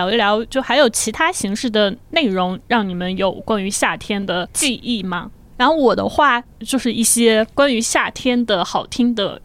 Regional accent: Henan, China; 因为以前毕竟作为一个河南人有高考的这一个大山在眼前

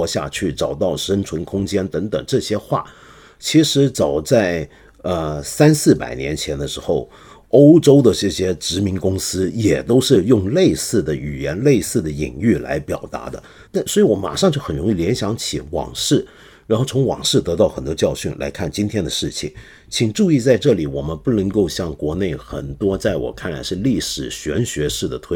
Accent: Guangdong, China; 就有点像以前我们广东人很多人被卖猪仔到美国去盖铁路啊

